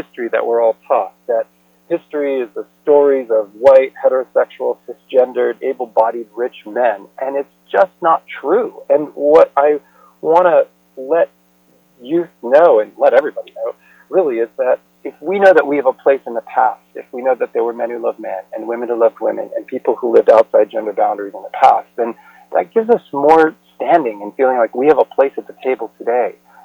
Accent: Pennsylvania, United States; when I grew up in outside Philadelphia, there was this expression that was really old-timey

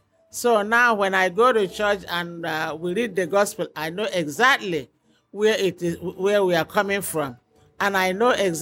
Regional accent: Nigeria; now in St. Petersburg, United States; My home now is in Florida, St. Petersburg. I'm originally from Nigeria.

